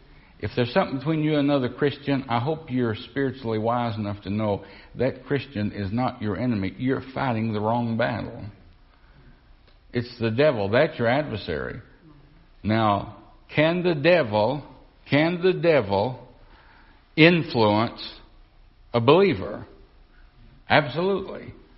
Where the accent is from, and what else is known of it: the South, United States